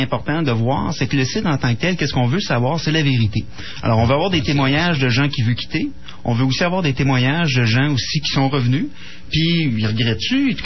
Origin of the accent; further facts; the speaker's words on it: Quebec, Canada; moved away as an adult; also born or lived in Ontario; J'ai travaillé, moi, à l'âge de 20 ans, j'ai quitté le Québec, finalement. Non, j'ai quitté le Québec pour l'Ontario.